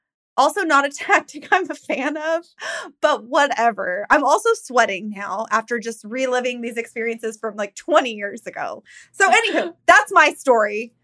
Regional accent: Downey, California, United States; which is like really close to where we grew up in Downey.

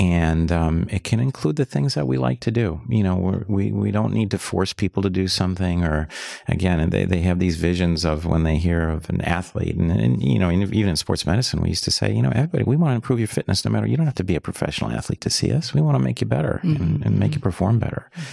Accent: Chicago, Illinois, United States; And I'm from Chicago.

